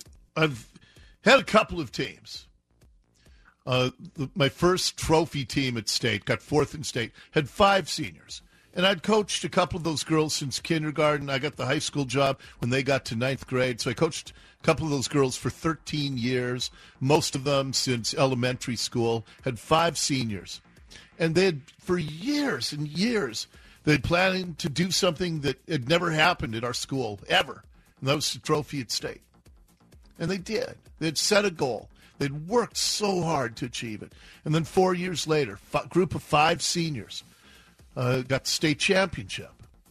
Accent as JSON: {"language": "English", "town": "Seattle", "region": "Washington", "country": "United States", "tie": "born or raised there", "said": "So I grew up in Seattle. I grew up in what was a distinctly single-family zoned neighborhood."}